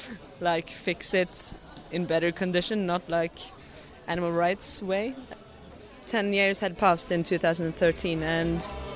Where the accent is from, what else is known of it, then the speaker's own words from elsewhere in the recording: Oslo, Norway; I come from Oslo, Norway.